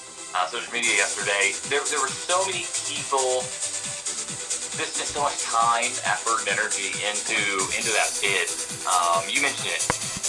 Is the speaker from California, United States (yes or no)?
no; Kansas City, Missouri, United States; Growing up in Kansas City, I can tell you what, that is a fan base that's a city that loves its sports